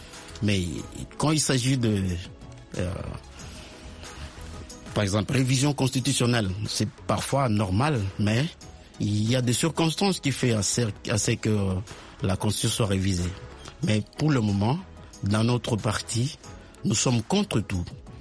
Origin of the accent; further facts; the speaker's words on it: Harrisonburg, Virginia, United States; Je viens de Virginie, oui, précisément Harrisonburg.